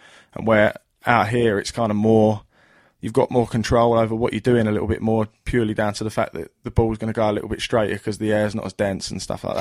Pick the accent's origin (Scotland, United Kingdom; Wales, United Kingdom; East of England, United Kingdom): East of England, United Kingdom; Yeah, I mean, I'm from Essex in England.